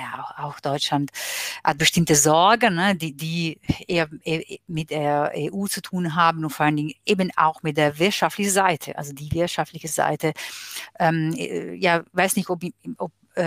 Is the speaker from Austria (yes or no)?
no; Italy; German is a second language; now in Germany; Also wir leben anders, wir sind mehr, vielleicht lockerer, können mehr das Leben genießen